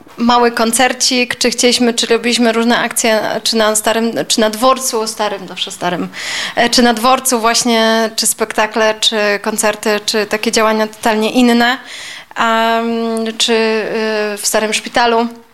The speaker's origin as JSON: {"language": "Polish", "town": "Racibórz", "region": "Silesian Voivodeship", "country": "Poland", "tie": "born or raised there", "said": "urodziłam się w Raciborzu i nawet studiując w dużym mieście nie pomyślałam, że mogłabym nie wrócić do Raciborza. Więc no taka trochę śląska dusza"}